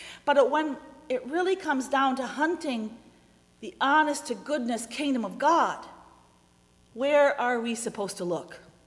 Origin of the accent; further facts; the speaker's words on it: Minnesota, United States; How I loved that as a kid growing up in Minnesota.